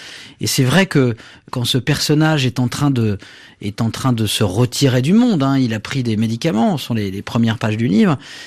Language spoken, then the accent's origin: French; Le Havre, Normandy, France; puisque j'ai grandi au Havre.